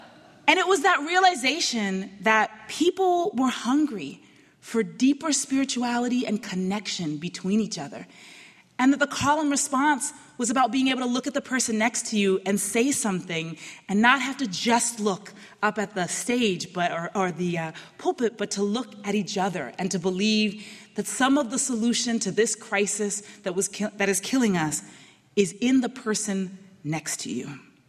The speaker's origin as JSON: {"language": "English", "town": "Boston", "region": "Massachusetts", "country": "United States", "tie": "born or raised there", "said": "I grew up in Roxbury"}